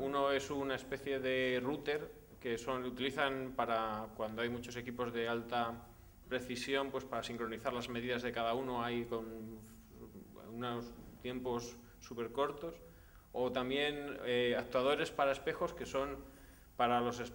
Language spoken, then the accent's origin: Spanish; Ávila, Castile and León, Spain; now in United Kingdom; yo soy de Ávila, entonces yo estaba ahí, ¿cuántos abulenses hay aquí en Escocia?